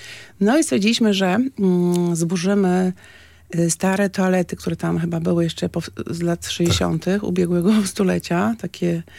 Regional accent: Gdańsk, Pomeranian Voivodeship, Poland; ja mieszkam w ogóle w Gdańsku, jestem gdańszczanką i jako dziecko siedziałam przed telewizorem

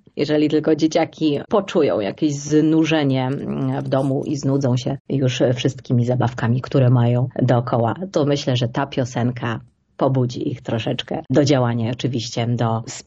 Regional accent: Bielsko-Biała, Silesian Voivodeship, Poland; bo ja pochodzę z Bielska-Białej

